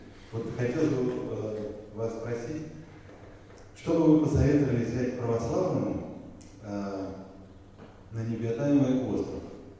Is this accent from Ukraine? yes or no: yes; Western Ukraine, Ukraine; Я из Западной Украины.